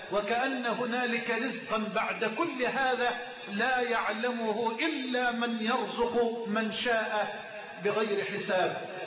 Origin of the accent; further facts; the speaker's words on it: Egypt; بلدنا مصر